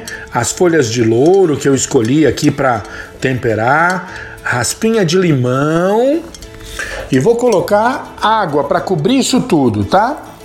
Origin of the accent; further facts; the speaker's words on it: São Paulo, Brazil; eu falo de salsa porque eu sou de São Paulo, né?